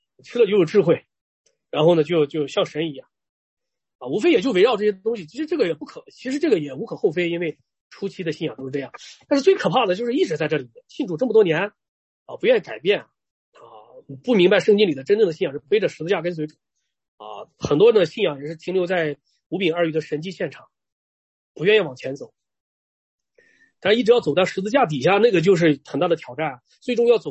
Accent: Shandong, China; 韩国同工跟我们山东人啊，就是比较像

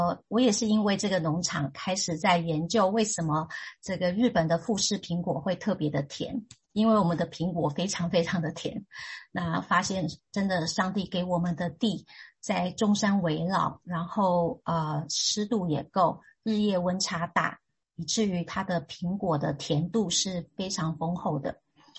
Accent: Taiwan; 然后我是来自台湾。

